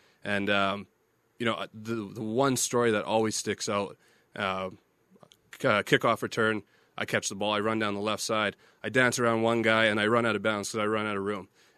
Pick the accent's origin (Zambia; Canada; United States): Canada; Winnipeg, Manitoba; Yeah, because it's my hometown, too.